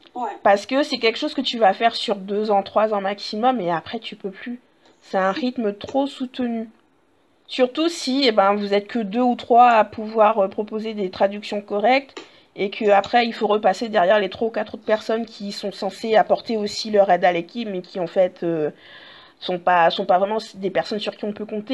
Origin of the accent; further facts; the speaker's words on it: France; Et une fois que, et en tant que français, bah, tu vas encore avoir un deuxième filtre.